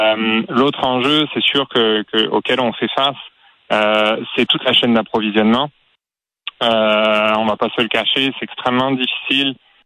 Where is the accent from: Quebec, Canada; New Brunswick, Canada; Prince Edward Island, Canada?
Quebec, Canada; surtout chez nous au Québec.